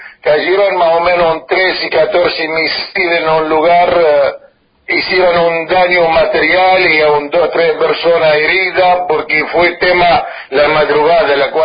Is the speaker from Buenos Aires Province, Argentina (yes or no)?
yes; Rojas, Buenos Aires Province, Argentina; estoy agradecido a especialmente mi pueblo Rojas y a la Argentina en general